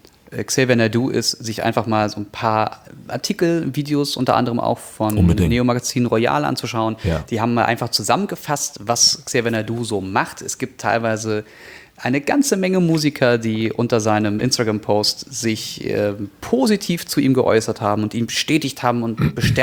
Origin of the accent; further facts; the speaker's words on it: Cologne, North Rhine-Westphalia, Germany; Also bei uns in Köln in den 90er Jahren war das so